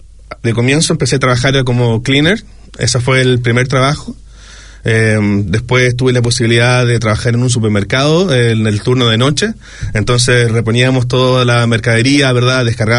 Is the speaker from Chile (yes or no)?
yes; Chuquicamata, Antofagasta, Chile; now in New Zealand; Y soy de Chuquicamata, de un pueblo en el medio del desierto de Atacama.